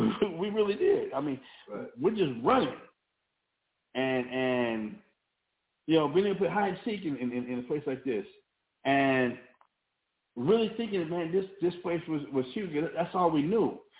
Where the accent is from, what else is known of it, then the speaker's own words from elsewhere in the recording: Albuquerque, New Mexico, United States; You know, I remember the house that I grew up in Albuquerque.